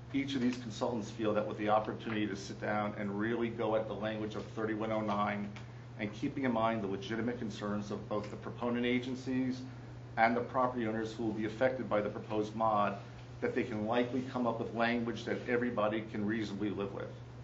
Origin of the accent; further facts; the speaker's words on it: Florida, United States; Now, as I said, I'm from South Florida, which is really the home of coastal sea rise